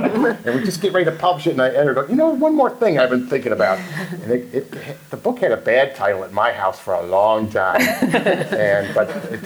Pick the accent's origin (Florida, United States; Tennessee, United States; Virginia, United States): Tennessee, United States; I grew up in Tennessee. We didn't have us no libraries.